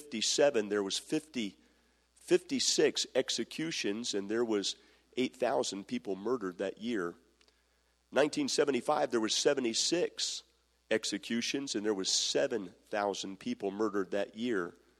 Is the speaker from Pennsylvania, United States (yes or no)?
no; Maryland, United States; My home state, where I came from, the state of Maryland, practices the death penalty.